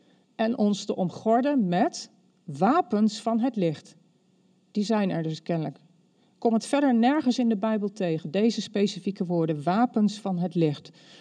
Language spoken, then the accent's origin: Dutch; Dronten, Flevoland, Netherlands; Ik kom uit Dronten, daar zijn we vrij nuchter.